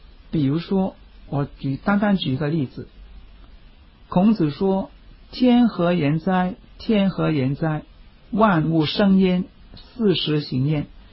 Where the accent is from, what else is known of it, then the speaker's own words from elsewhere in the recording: China; 我们中国人祖先遗留下来的丰富文化遗产